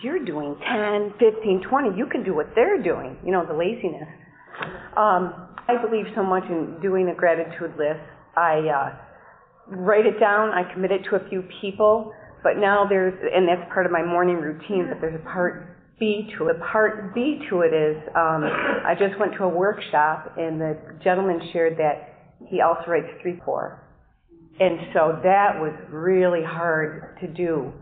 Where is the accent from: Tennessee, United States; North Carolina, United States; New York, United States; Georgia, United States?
New York, United States; Potsdam; I'm from Potsdam, New York.